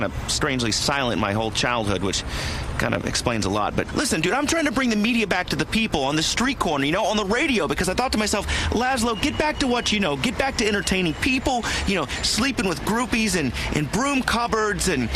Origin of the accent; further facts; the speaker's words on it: Midwest, United States; I understand. I'm from the Midwest.